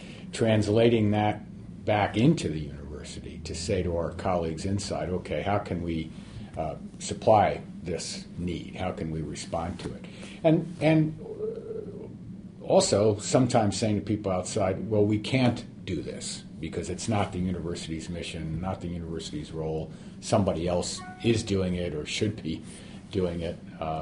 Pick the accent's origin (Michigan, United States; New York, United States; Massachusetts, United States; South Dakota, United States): New York, United States; New York City; I grew up in New York City and didn't have much of a background with agriculture